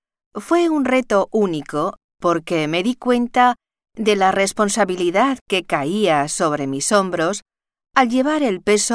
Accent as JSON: {"language": "Spanish", "country": "Spain", "also_born_or_lived": "United States", "moved": "as an adult", "said": "Me fui de España con 19 años, sola, a estudiar a Estados Unidos."}